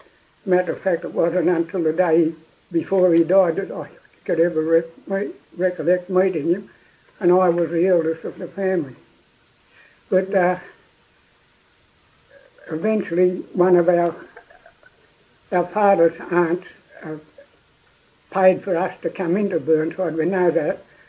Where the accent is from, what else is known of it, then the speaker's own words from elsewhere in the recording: Coffs Harbour, New South Wales, Australia; born there; I was born in Coffs Harbour.